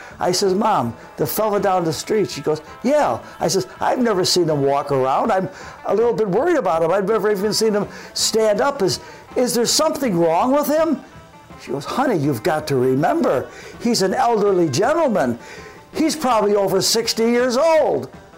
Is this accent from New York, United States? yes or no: yes; Buffalo, New York, United States; When I was a young boy growing up in Buffalo, New York, I was probably 5 or 6 years old.